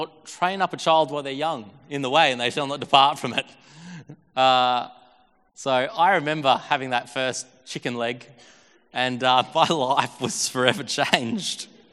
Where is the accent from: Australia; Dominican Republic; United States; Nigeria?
Australia; Billawilla; I mean, in my hometown, it was accessible. We didn't have a Macca's in Billawilla.